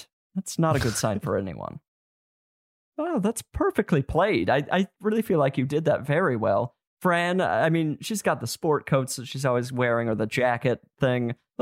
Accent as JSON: {"language": "English", "town": "Los Angeles", "region": "California", "country": "United States", "tie": "born or raised there", "said": "She was visiting my hometown of Los Angeles, where she"}